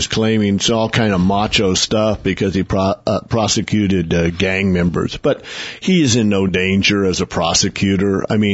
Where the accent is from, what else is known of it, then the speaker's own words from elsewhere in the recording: Oklahoma, United States; when I was growing up in Oklahoma